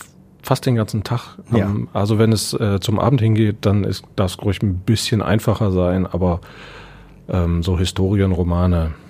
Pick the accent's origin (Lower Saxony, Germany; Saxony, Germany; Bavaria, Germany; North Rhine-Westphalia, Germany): North Rhine-Westphalia, Germany; ich komme ja aus Westfalen und die sind traditionell mit einem ruhigeren Gemüt ausgestattet.